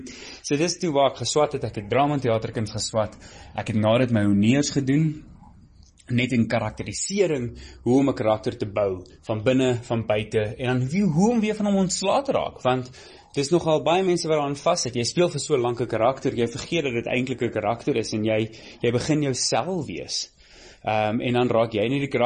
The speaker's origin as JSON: {"language": "Afrikaans", "region": "London", "country": "United Kingdom", "tie": "born or raised there", "said": "Ek is gebore in Londen. Ek het daar skool gegaan in Londen. Ek was in 'n Engelse laerskool en toe in 'n Afrikaanse hoërskool en ek het toe weer in Engels gaan studeer en dit is eintlik 'n voorreg in hierdie land want ek is 100% tweetalig"}